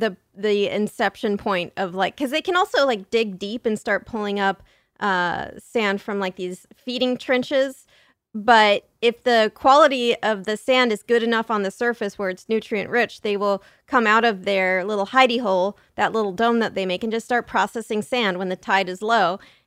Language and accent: English; San Diego, California, United States; Like, you'd like be in the sand hot tub because I grew up in San Diego.